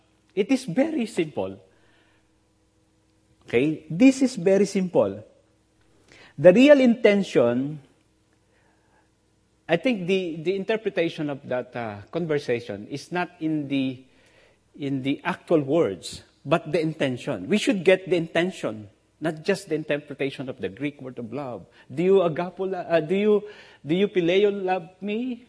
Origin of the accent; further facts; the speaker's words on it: Philippines; Oh, Lord, thank God I'm a Filipino.